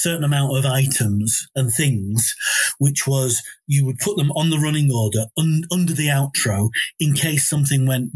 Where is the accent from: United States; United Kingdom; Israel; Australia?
United Kingdom; Altrincham, North West England; Because going into Manchester, I grew up in Altrincham, and so going into Manchester became my addiction.